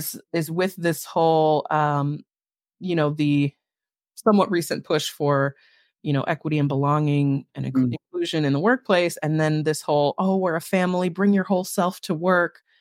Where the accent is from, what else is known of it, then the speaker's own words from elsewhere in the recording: Chicago, Illinois, United States; accent: Chicago; So I told him a story in my Chicago accent and he did not know the word I said.